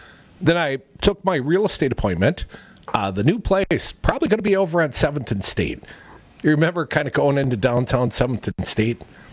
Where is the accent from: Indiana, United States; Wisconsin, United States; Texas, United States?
Wisconsin, United States; Middleton; and I'm from Middleton, so I usually hop all the way on and drive to the office, University Ave in Madison.